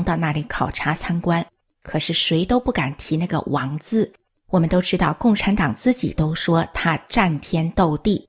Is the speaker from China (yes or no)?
yes; China; 害死了我们中国人6000万到8000万